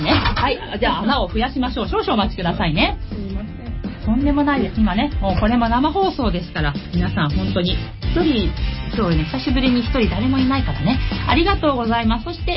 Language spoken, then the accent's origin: Japanese; Kawasaki, Kanagawa, Japan; 川崎生まれ川崎育ち